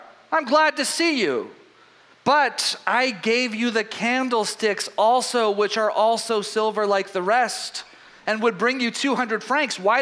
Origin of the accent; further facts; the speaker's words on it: Southern United States, United States; Now, you guys, I am from the South, so I know all about this.